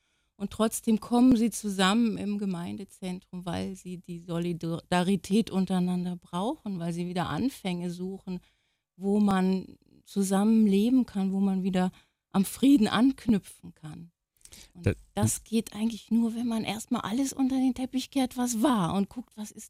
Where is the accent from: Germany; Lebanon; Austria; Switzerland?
Lebanon; Als Kind im Libanon aufzuwachsen, ist, glaube ich, beinahe eine ideale Situation, weil die Gesellschaft unglaublich kinderfreundlich ist.